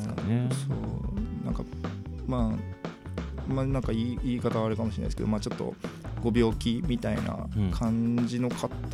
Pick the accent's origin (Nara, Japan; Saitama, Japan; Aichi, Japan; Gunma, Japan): Nara, Japan; now in Tokyo, Japan; 僕は出身、奈良県なんですけれども、はいはい、そう、まあ、東京に来て、まあ、今年で、そうですね、8年になるんで